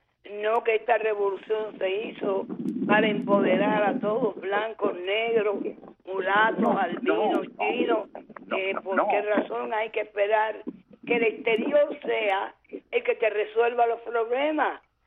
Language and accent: Spanish; Cuba